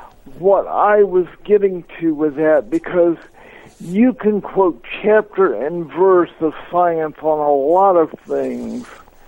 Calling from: Colorado Springs, Colorado, United States; Hi, Richard. … here in Colorado Springs.

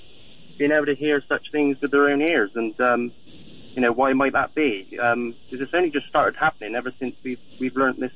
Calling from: Bristol, South West England, United Kingdom; I'm calling from Bristol in the UK.

